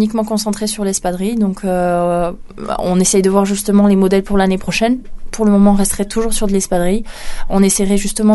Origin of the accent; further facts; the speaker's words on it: Mauléon, Nouvelle-Aquitaine, France; Moi, j'ai vécu toute mon enfance à Espèce. On a fait donc le collège et le lycée à Saint-François. Moi, la Basse-Ville à Mauléon.